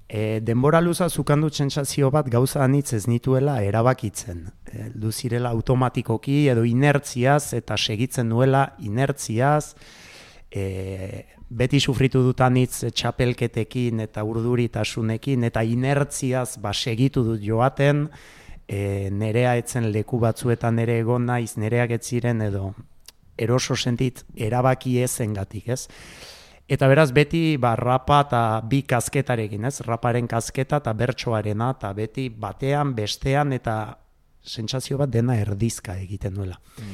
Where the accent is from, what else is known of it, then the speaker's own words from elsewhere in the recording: Barakaldo, Basque Country, Spain; born there; Eta horregatik sortu nintzen Barakaldo.